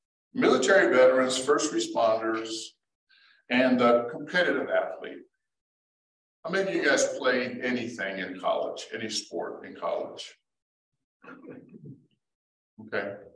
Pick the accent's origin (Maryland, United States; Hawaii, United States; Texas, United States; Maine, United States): Hawaii, United States; now in Colorado, United States; I grew up in Hawaii. And when I took my recruiting trip here, I fell in love with Colorado